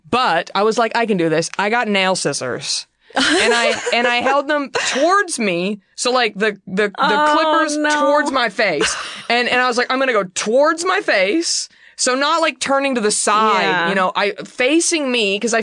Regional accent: Rowlett, Texas, United States; Darlie Routier is my hometown of Rowlett, Texas.

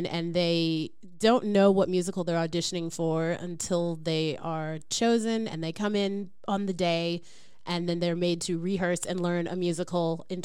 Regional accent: United States; Sorry, race. Whoa, taboo. I'm American. I can't help it.

